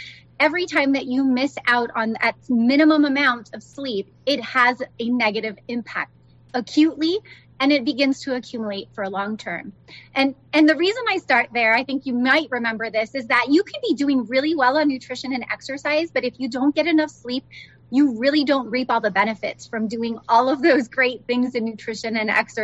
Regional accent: Florida, United States; I grew up in Florida, so I am a Gator, a Florida Gator at heart.

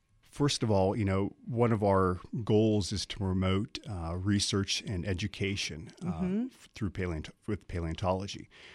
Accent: Pennsylvania, United States; I grew up in Pennsylvania, and I spent a lot of time outdoors

